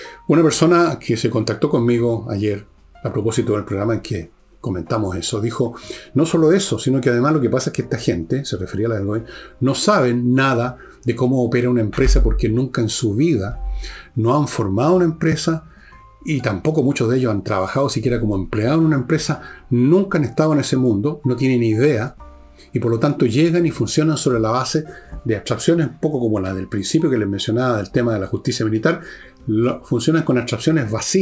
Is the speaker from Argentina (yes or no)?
no; Chile; como yo, como usted, como muchos chilenos